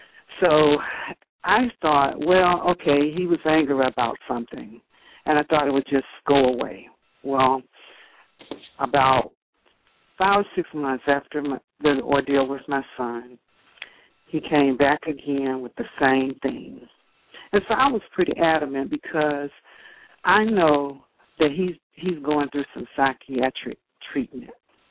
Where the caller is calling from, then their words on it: Fayetteville, North Carolina, United States; Fayetteville, North Carolina.